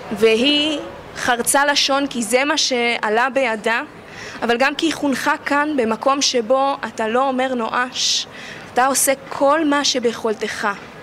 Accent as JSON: {"language": "Hebrew", "town": "Tel Aviv", "region": "Tel Aviv District", "country": "Israel", "tie": "born or raised there", "said": "אני עצמי לא גדלתי בקיבוץ, אני גדלתי בתל אביב, המשפחה שלי היא מקיבוץ בארי"}